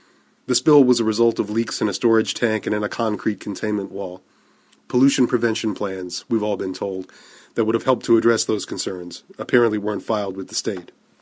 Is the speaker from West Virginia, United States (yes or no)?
yes; West Virginia, United States; within 10 seconds of finding out I was from West Virginia, congratulated me on being able to read.